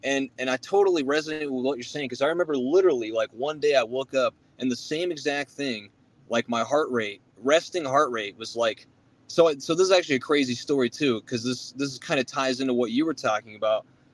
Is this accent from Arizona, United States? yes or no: yes; Phoenix, Arizona, United States; well, I grew up in the big city too, right? I grew up in Phoenix.